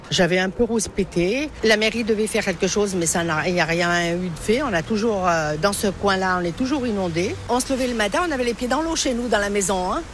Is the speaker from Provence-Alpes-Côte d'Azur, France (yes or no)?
no; Feyzin, Auvergne-Rhône-Alpes, France; Quand on voit des villages inondés, tout le monde s'entraide et que chez nous, à Fézin, il n'y en a pas beaucoup.